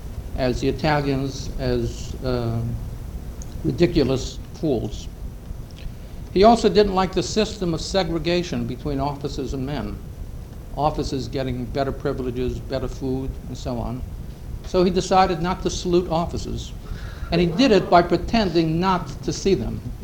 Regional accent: Brooklyn, New York, United States; I was raised in Brooklyn, and practically all my friends were either liberal or leftists.

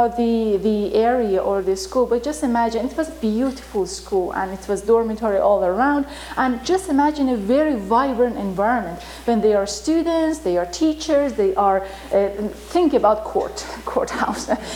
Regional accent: Tehran, Tehran Province, Iran; English is a second language; He's from the town that I am from, Tabriz in Iran. So, actually my parents, I'm from Tehran, but my parents and we speak Turkish.

